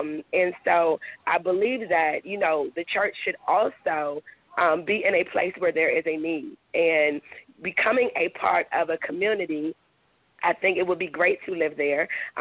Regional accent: Maryland, United States; So I grew up in Maryland, but very close to D.C.

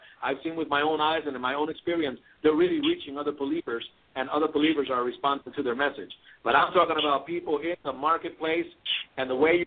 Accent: United States; So, you know, of course, I told them I was from America.

